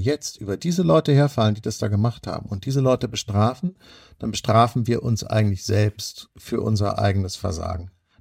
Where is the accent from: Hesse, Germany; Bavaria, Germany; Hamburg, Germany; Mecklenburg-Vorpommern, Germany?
Hamburg, Germany; Ich komme ja aus Hamburg und da liegt das irgendwie auch nahe.